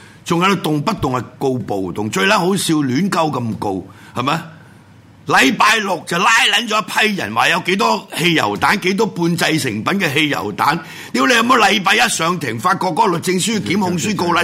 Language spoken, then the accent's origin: Cantonese; Hong Kong; 我是香港人